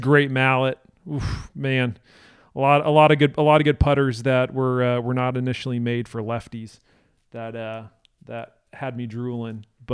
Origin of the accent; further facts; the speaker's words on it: Texas, United States; And being a Texan, you know